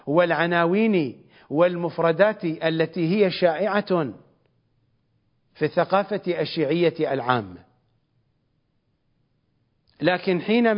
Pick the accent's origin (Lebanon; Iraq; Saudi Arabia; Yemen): Iraq; في لهجتنا الشعبية العراقية يعني سرابيت